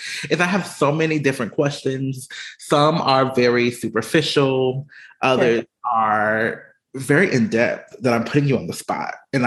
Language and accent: English; Atlanta, Georgia, United States; That should send a message that I am ratchet and from Atlanta.